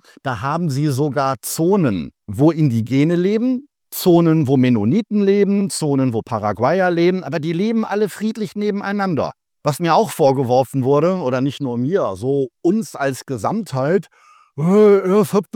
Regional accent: North Rhine-Westphalia, Germany; born there; Ich komme aus dem Ruhrgebiet gebürtig.

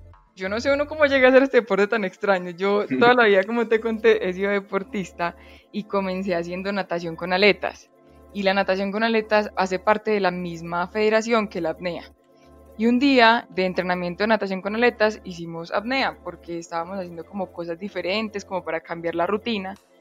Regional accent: Pereira, Risaralda, Colombia; now in Medellín, Colombia; Yo nací en Pereira y toda la vida fui deportista y por el deporte a los 17 me fui a vivir a Medellín para poder seguir entrenando y poder seguir estudiando. Entonces sí, toda la vida he estado en el eje y en Antioquia.

